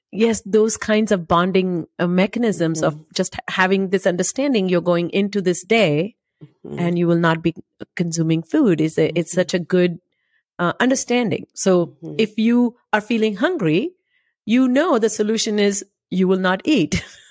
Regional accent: India; I grew up in India and my mom lives with me

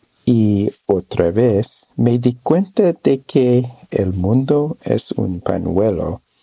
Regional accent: Oregon, United States; Spanish is a second language; de Centro de Oregon.

